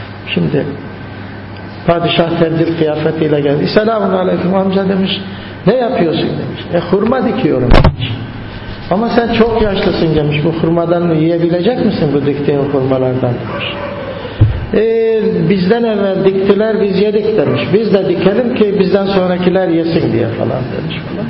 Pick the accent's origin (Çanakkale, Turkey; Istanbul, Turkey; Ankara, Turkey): Istanbul, Turkey; Üsküdar; Üsküdar'da ben, çocukluğum Üsküdar'da geçti. Yani çocukluğum demiş de lise yılları yani gençliğim.